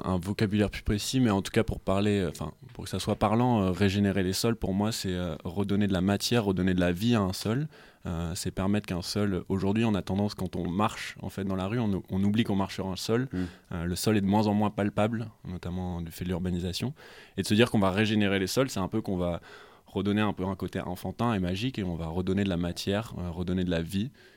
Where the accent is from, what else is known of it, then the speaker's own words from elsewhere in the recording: Bordeaux, Nouvelle-Aquitaine, France; now in Marseille, France; je suis originaire de Bordeaux et depuis maintenant quelques temps, je vis à Marseille.